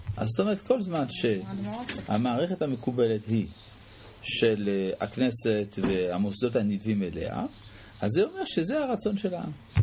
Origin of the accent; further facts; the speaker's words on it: France; אני גדלתי במדינה שהיא נחשבת למערבית בריבוע, מדינת צרפת